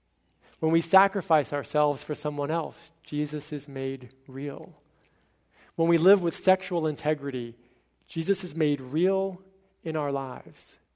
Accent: Connecticut, United States; I grew up in Connecticut, but most of my family was down in the South, in Texas and Louisiana.

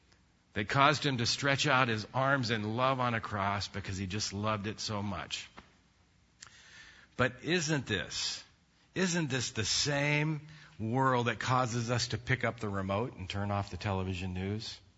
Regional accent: Washington, District of Columbia, United States; and when I told them I was from Washington, D.C., you know, they looked a little disappointed, you know.

